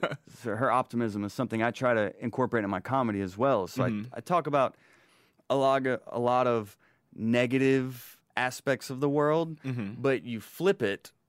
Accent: Rome, Georgia, United States; He was in Rome. I'm originally from Rome, Georgia.

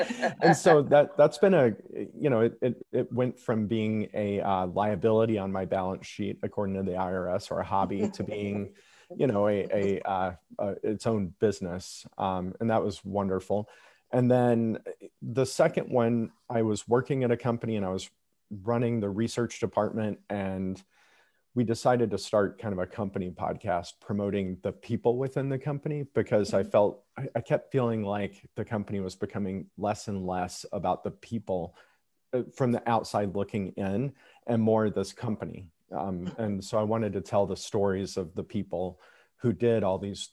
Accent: the South, United States; Growing up in the South, as an example, I got a very different rendition of history than I think if I'd have grown up in Los Angeles or New York today.

